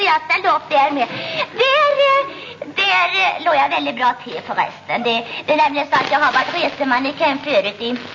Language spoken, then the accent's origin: Swedish; Västra Götaland County, Sweden; born there; jag hade en väldigt svår dialekt att arbeta bort. Men det är nämligen så att jag är född i Västergötland